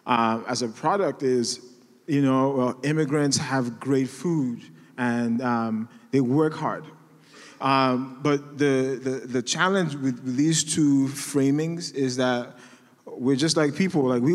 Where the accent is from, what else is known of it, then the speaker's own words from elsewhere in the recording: Nigeria; now in United States; Well, I'm an immigrant. I'm Nigerian. Currently, I'm undocumented. So I came in here as a student.